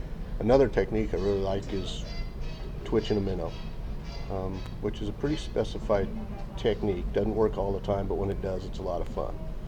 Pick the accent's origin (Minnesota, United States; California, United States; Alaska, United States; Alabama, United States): California, United States; San Diego; now in San Angelo, United States; My hometown is San Diego, California. Moved here to San Angelo about 3 years ago.